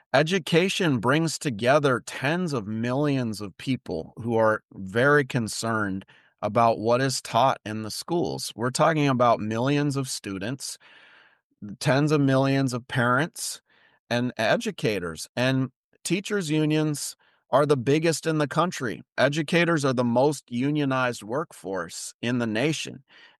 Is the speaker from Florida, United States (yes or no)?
no; Washington, United States; in my home state of Washington as well.